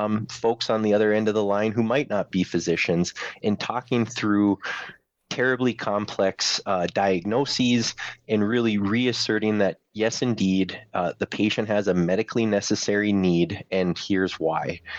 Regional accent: Cavalier, North Dakota, United States; I'm from Cavalier, North Dakota.

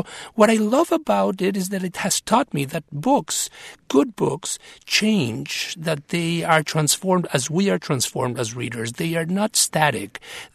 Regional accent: Mexico; first language Spanish; English is a second language; now in United States; having been born and raised in Mexico and into the Spanish language, and then moving as an immigrant to the United States, becoming a writer in my language, but in another language as well

